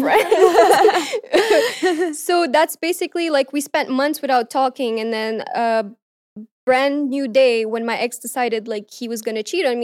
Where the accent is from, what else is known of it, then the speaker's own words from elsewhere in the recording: Mozambique; I'm from Mozambique.